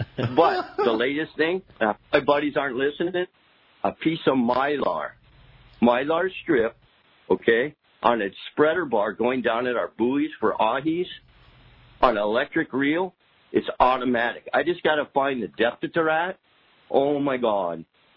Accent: Redondo Beach, California, United States; now in Hawaii, United States; Hey, so I grew up in Redondo fishing the tee for Bonita

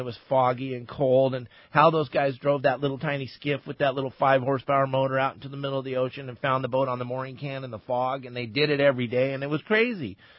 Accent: San Clemente, California, United States; So what it was growing up on the San Clemente Pier when I was a kid was epic because my father's office was on the end of the San Clemente Pier.

